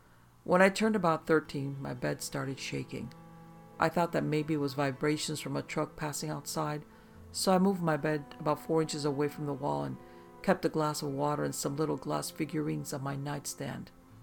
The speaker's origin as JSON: {"language": "English", "region": "Virginia", "country": "United States", "tie": "born or raised there", "said": "I grew up in the Tidewater, Virginia area, and my mother and I would make trips to Gettysburg, Colonial Williamsburg, etc. now and then."}